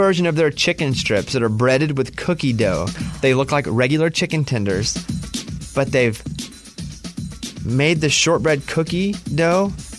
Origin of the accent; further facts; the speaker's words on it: the South, United States; And I know it's a thing, like, and I'm from the South.